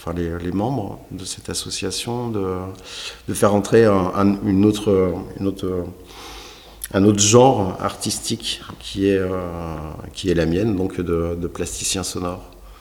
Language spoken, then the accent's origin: French; Nouvelle-Aquitaine, France; now in Bordeaux, France; Je suis revenu sur Bordeaux parce que je suis d'origine charentaise et évidemment l'horizon me manquait. Donc je suis venu à Bordeaux.